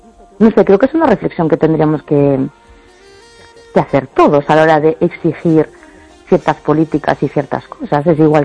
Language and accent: Spanish; A Coruña, Galicia, Spain; Y yo, por ejemplo, que soy de Coruña